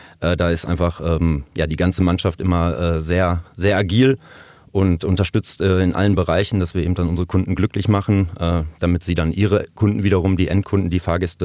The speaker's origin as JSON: {"language": "German", "town": "Dortmund", "region": "North Rhine-Westphalia", "country": "Germany", "tie": "born there", "said": "Ich bin gebürtiger Dortmunder"}